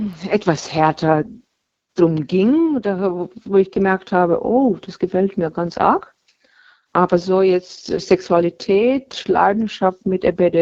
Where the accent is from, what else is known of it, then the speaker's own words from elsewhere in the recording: Baden-Württemberg, Germany; Baden-Württemberg.